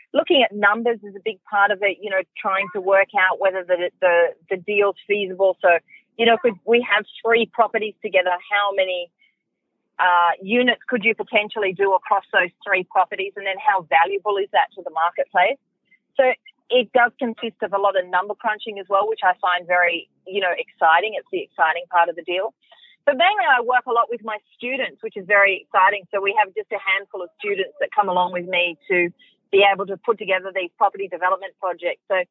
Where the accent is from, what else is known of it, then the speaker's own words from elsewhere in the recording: New South Wales, Australia; So I grew up out in Western Sydney